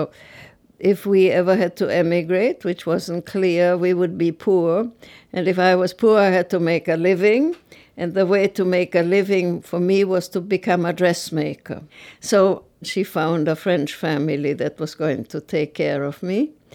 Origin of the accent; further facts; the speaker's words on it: Prague, Czechia; moved away; also born or lived in Innsbruck, Austria; My family moved to Prague when I was a few months old, so I never really lived in Austria, but I had an Austrian passport.